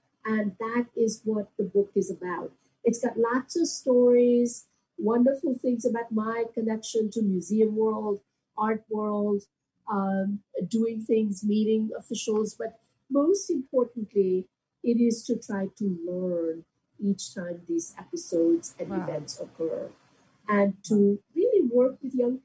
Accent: Ahmedabad, Gujarat, India; now in New York, United States; without giving up my sense of being Indian or from the small city of Ahmedabad, and at the same time own my New Yorkerness too, right?

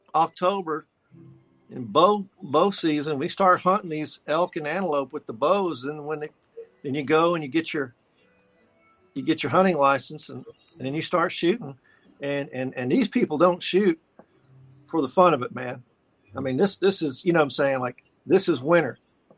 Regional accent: Houston, Texas, United States; now in Laramie, United States; I made a big transition growing up in the Houston area. And then I went from Houston to College Station to Austin. And I was in Austin for a little while, but then I moved from Austin to Laramie, Wyoming.

